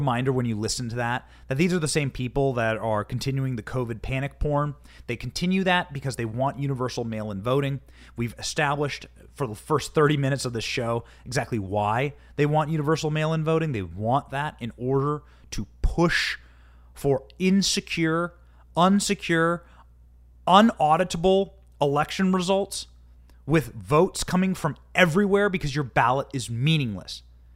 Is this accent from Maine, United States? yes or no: no; Iowa, United States; it's like 16 times bigger than my hometown in Iowa.